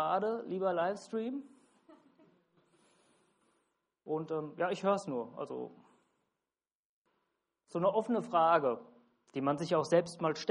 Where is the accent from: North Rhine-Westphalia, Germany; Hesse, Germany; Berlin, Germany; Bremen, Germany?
Hesse, Germany; accent: Hessian dialect; Oder ich bin Hesse und ich habe Dialekt